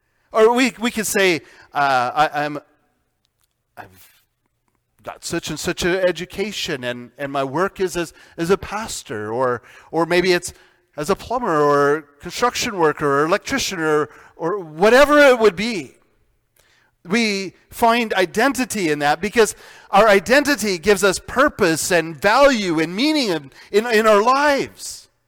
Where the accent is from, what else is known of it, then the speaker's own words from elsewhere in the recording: Canada; and foremost a Canadian citizen, but we are Christian who in this time and in our life are, indeed, we are Canadian citizens.